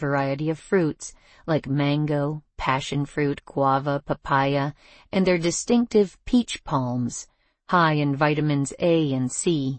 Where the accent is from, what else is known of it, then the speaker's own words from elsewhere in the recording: Italy; English is a second language; Born and raised in Italy, I have firsthand experience of what this diet is all about.